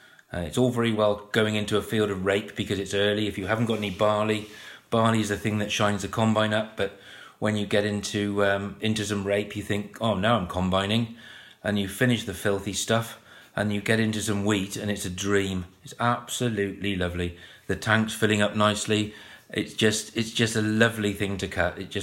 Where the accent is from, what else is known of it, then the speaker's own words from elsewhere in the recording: West Midlands, United Kingdom; I'm from Herefordshire and I'm the monitor farmer for the AHTB. I live on a mixed farm historically.